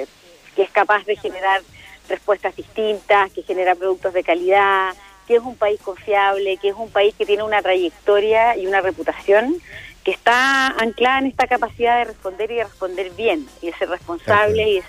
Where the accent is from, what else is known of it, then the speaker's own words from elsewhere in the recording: Chile; Queremos mostrar con orgullo esta marca que es valiosa y que nos distingue como chilenos.